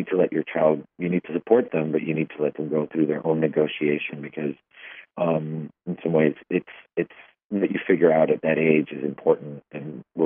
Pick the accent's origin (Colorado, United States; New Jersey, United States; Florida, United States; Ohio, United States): Florida, United States; Miami; their family is just as kooky as a Cuban family growing up in Miami like mine